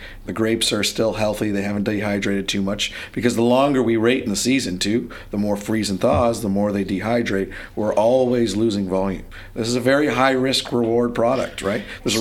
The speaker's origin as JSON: {"language": "English", "country": "Canada", "said": "Again, I'm going to have to do this in liters. Sorry about being Canadian"}